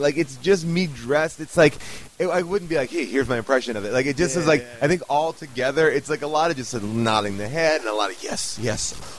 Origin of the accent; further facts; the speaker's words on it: New York, United States; I am from New York.